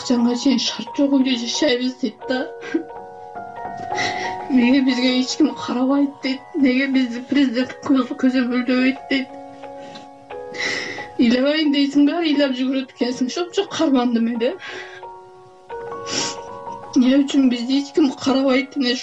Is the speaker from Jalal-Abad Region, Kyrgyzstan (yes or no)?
no; Batken Region, Kyrgyzstan; Мен Баткенден келдим деле анан көчөгө чыга ала элем.